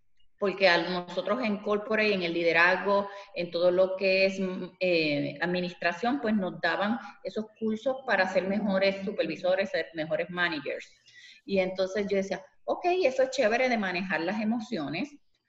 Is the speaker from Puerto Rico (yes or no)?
yes; Puerto Rico; moved away as an adult; now in Orlando, United States; Bueno, pues soy de Puerto Rico, químico de profesión. Trabajé muchos años en la industria farmacéutica en Puerto Rico. En el 2001 decidimos mudarnos hacia Orlando, Florida. Vamos para 20 años acá.